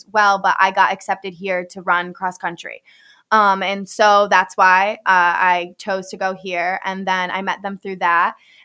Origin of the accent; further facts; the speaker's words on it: Liverpool, New York, United States; I grew up there. I love Syracuse.